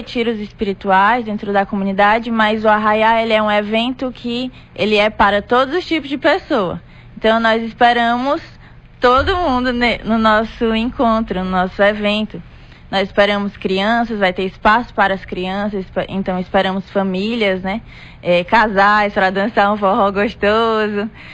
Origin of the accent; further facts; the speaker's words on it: Fortaleza, Ceará, Brazil; also born or lived in Guarulhos; Longe da minha terra natal. Sou natural de Fortaleza, no Ceará. Já passei pela missão de São Paulo, onde nós temos várias missões, centros de evangelização espalhados por lá. Lá eu morei em Guarulhos, passei 1 ano e 3 meses